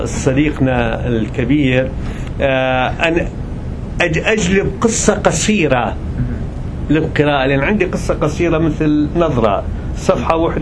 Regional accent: Iraq; فلا تستطيع أنت كعراقي، لا تستطيع أن تفكر بشيء خارج المآسي التي تحدث الآن في العراق.

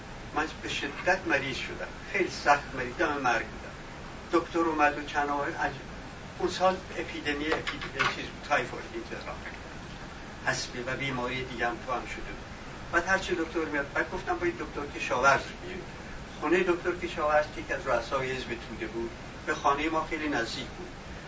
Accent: Iran; وقتی که فهمید نه من ایرانیم

